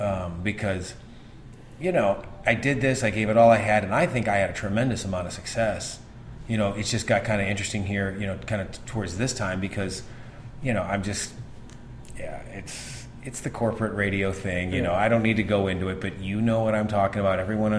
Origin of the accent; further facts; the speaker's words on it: Minnesota, United States; the local radio station in my hometown in southern Minnesota was hiring